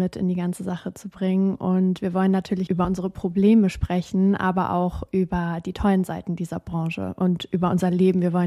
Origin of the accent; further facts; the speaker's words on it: Rostock, Mecklenburg-Vorpommern, Germany; Die hat eine kleine Agentur in meiner Heimatstadt Rostock gehabt und hat sie auch immer noch.